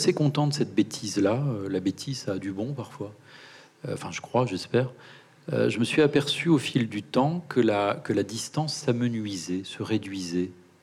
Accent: France; Bon, moi, je suis français, je comprends pas.

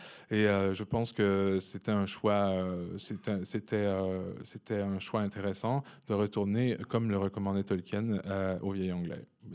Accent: Quebec, Canada; évidemment je viens du Québec, j'ai une proximité plus grande avec l'anglais

